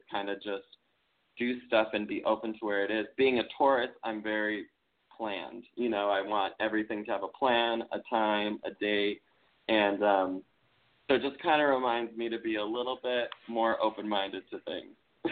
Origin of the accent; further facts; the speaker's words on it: Minnesota, United States; accent: Minnesota; But when I went to school, they made us all take dictation class, and I got my butt kicked with my Minnesota accent, so it got